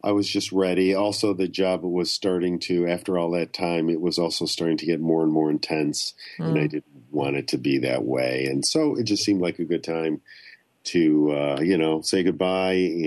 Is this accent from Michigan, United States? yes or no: yes; Detroit, Michigan, United States; I'm from the Detroit area, and the idea of writing about the people I know here and the life I've had here